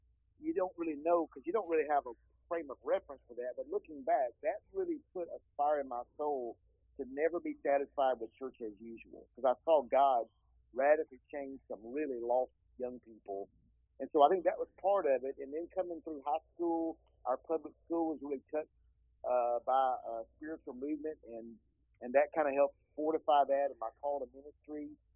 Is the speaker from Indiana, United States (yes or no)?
no; Birmingham, Alabama, United States; I grew up in Birmingham, Alabama, and happened to be in a small Baptist church on the northeast side of the town. And 1970, I was 11.